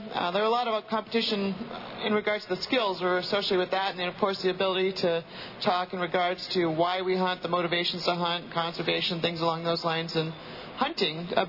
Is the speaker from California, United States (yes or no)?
yes; California, United States; well, I'm from California originally, so it gives you an idea of the atmosphere that we grew up in.